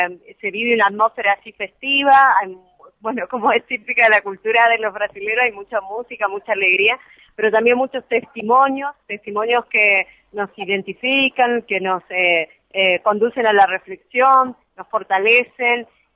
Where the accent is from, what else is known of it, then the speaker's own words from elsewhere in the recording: Patagonia, Chile; el retornar a mi tierra, al sur, a la Puelguilimapu, allí en la Patagonia